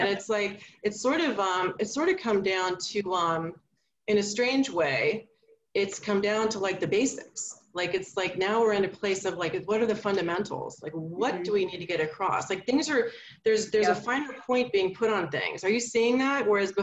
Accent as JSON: {"language": "English", "town": "New York City", "region": "New York", "country": "United States", "said": "because I am in New York City and I am a New Yorker."}